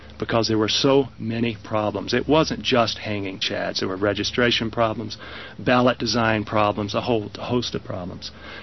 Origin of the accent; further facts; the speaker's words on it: United States; So that's very embarrassing as an American to hear that.